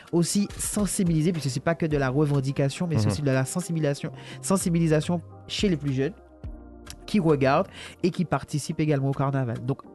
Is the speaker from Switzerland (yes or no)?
no; Guadeloupe; en tout cas chez nous en Guadeloupe